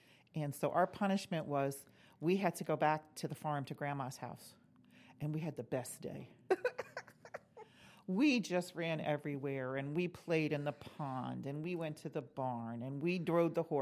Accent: Middletown, New York, United States; born there; I was working at the local telephone company where I was born in Middletown, New York.

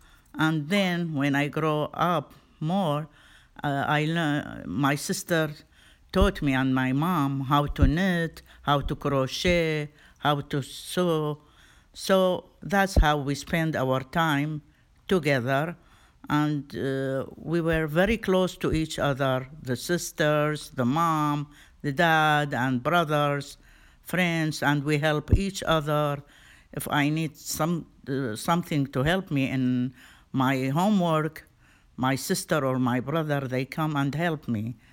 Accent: Baghdad, Baghdad Governorate, Iraq; English is a second language; I grew up back home in Baghdad, Iraq. I born there.

